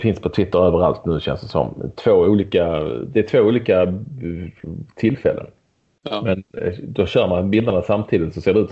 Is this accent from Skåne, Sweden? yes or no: yes; Skåne, Sweden; Lindängen där jag kommer ifrån, som jag gick ju på Hermosdalskolan.